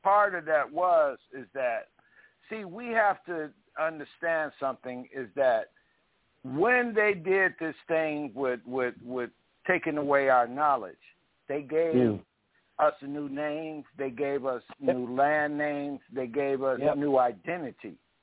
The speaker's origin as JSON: {"language": "English", "town": "Aberdeen", "region": "Mississippi", "country": "United States", "tie": "born or raised there", "said": "Tom Bigby River is where my hometown is in Aberdeen, Mississippi."}